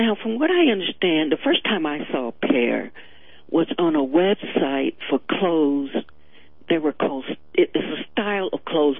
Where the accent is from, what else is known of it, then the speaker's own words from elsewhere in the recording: West Virginia, United States; Maybe it's because I'm from West Virginia as well.